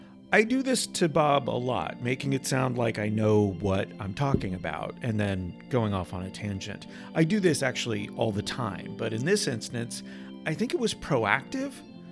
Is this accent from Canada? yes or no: yes; Canada; No, I have the benefit of still being Canadian.